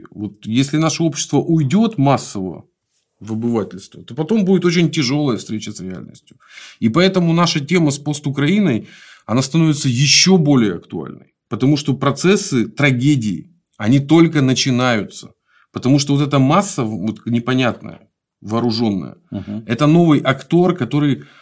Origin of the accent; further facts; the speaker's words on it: Belarus; У нас, у белорусов.